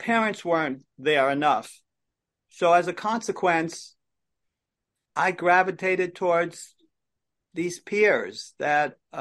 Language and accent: English; The Bronx, New York, United States; I grew up in the Bronx in New York.